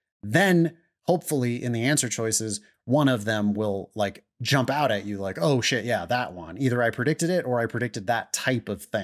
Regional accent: China; first language Mandarin Chinese; English is a second language; English is not my native language. I was born and raised in China. My native language is Mandarin Chinese.

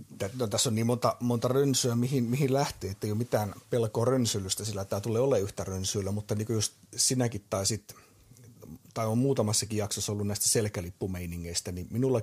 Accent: Imatra, South Karelia, Finland; minä olen Imatralta kotoisin

